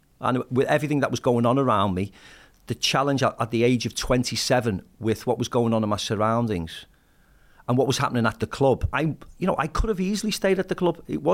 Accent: Kirkdale, North West England, United Kingdom; people couldn't believe I was from Kirkdale and I'd moved out like him.

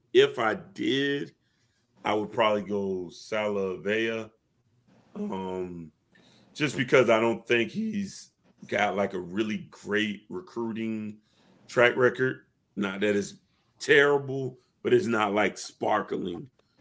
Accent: Georgia, United States; My Georgia plugs, you know, you got to remember I'm from Georgia.

